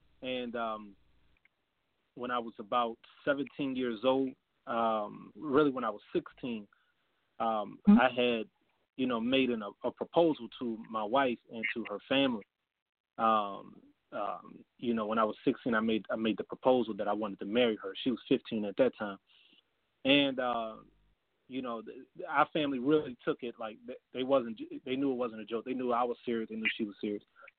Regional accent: Washington, District of Columbia, United States; So essentially, you know, I was born and raised in Southeast D.C., born in 1992, so I'm 27 years old.

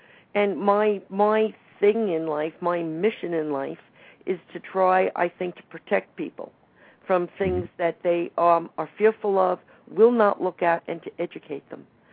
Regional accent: New York, United States; Yes, and as a New Yorker, I think we all need to be prepared

